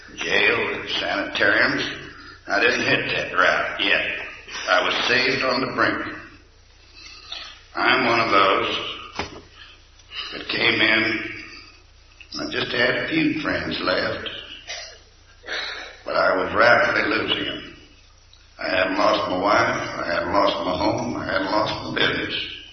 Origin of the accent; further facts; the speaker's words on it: Washington, District of Columbia, United States; And I am from Washington, D.C.